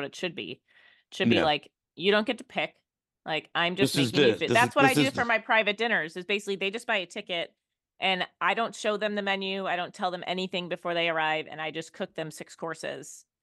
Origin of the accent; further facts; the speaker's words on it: Chicago, Illinois, United States; now in Indianapolis, United States; And I grew up in Chicago. All we have there is steakhouses.